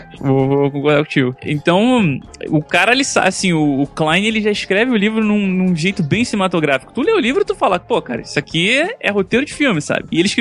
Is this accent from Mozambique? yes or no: no; Rio de Janeiro, Brazil; E é isso, sou do Rio de Janeiro